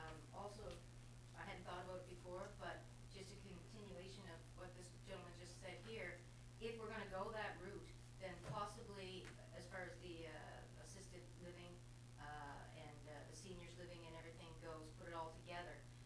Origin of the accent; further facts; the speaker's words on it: Beach Meadows, Nova Scotia, Canada; from Beach Meadows.